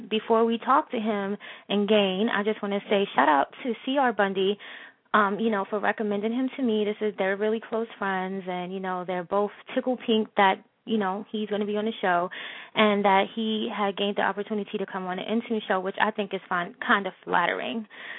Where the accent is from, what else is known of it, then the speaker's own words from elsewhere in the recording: Queens, New York, United States; because I am from Queens, born and raised. Yes, I am.